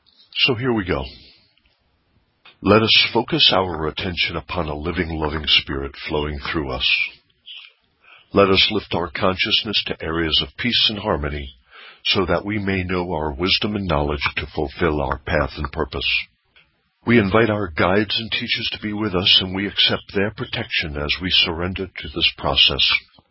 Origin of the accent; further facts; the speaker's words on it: New York, United States; I'm originally from New York, about 100 miles from Manhattan, but I had lived in Manhattan, and I used to take all tourists and business clients to the World Trade Center.